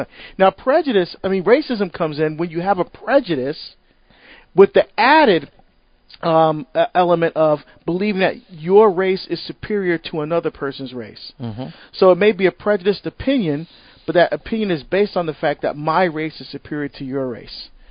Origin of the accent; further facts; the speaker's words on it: Hillside, New Jersey, United States; I grew up in New Jersey in Hillside, right next to Newark, and I went to a parish that was predominantly white.